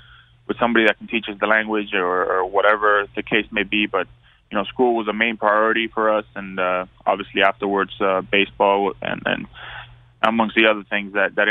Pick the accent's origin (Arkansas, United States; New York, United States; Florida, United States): Florida, United States; Miami; you know, I'm from Miami.